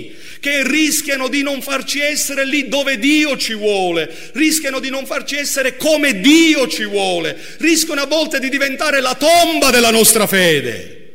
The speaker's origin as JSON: {"language": "Italian", "region": "Sicily", "country": "Italy", "said": "io sono pentecostale, sono anche siciliano"}